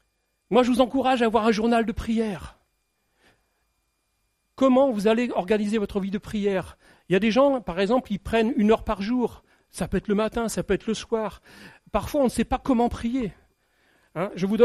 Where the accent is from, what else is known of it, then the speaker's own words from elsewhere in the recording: France; En tant que Français, il faut qu'on change ça.